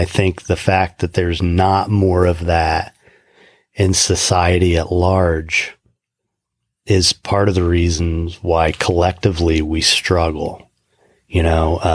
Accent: Indiana, United States; And I'm from Indiana.

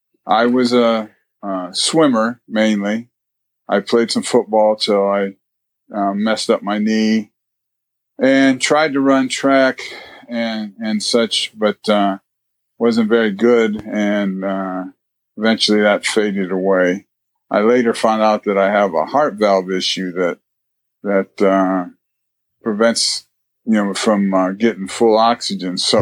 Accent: La Porte, Indiana, United States; Well, I grew up in LaPorte, Indiana, which is up north. We were more Chicagoites than, you know, Indianapolis.

